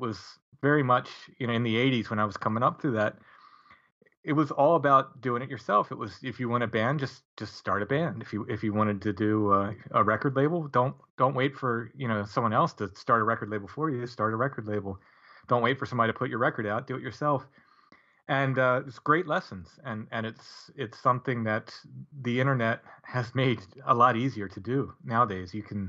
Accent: Maryland, United States; Well, I grew up in Northern Maryland, so, you know, I wasn't far from Pennsylvania.

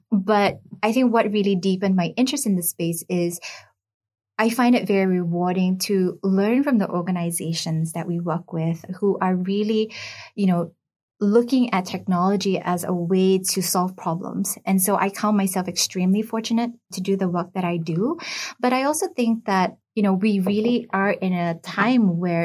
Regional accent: Singapore; Stephanie, as a Singaporean, it always feels so nice when people talk about how beautiful our country is

